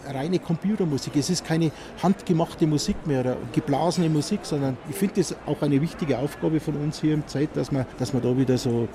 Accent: Munich, Bavaria, Germany; Ja, ich bin geborener Münchner, ich bin unweit von der Wiesn aufgewachsen in Sendling. Wir haben da 10 Minuten von der Wiesn weg gewohnt. Da sind wir nach der Schule, ich bin da in die Karl-von-Linde-Realschule gegangen.

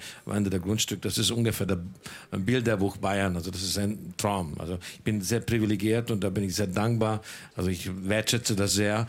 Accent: Budapest, Hungary; also born or lived in Los Angeles, United States; der viel in New York gelebt hat, in London, in Los Angeles, bin in einer wunderschönen Stadt, in Budapest, aufgewachsen. Aber hier bin ich zu Hause, das ist meine Heimat.

